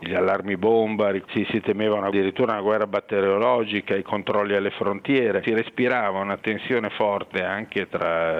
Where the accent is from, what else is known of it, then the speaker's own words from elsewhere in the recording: Liguria, Italy; è una città che io da ligure quasi non riconoscevo.